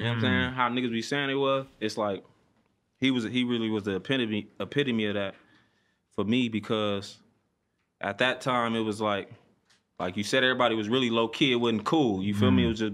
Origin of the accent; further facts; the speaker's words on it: Compton, California, United States; Shit, I'm from Compton, yep. Born and raised.